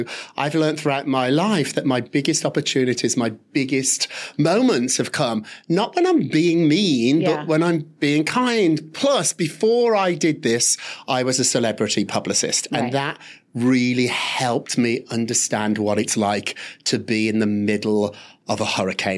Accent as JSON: {"language": "English", "town": "Birmingham", "region": "West Midlands", "country": "United Kingdom", "tie": "born or raised there", "said": "And so I grew up in Birmingham, England."}